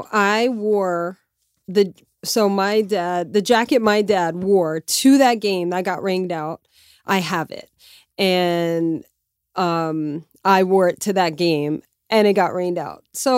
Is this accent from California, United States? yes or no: no; Lafayette, Louisiana, United States; moved away as an adult; now in New York City, United States; So I, as you know, Mark, born and raised in Louisiana and lived there till I was 25, then moved to New York City. So there is a Yankees player that's from my hometown in Lafayette, Louisiana.